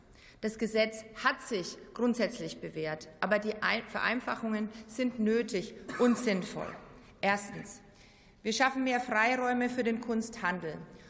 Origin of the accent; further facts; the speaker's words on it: Schweinfurt, Bavaria, Germany; in meiner Heimatstadt Schweinfurt